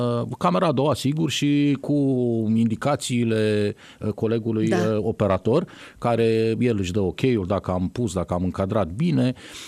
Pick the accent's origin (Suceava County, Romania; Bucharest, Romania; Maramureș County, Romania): Suceava County, Romania; Câmpulung Moldovenesc; now in Iași, Romania; sunt din acea zonă, sunt din Câmpul Moldovenesc, de vreo 20 ceva de ani, adoptat de Iași.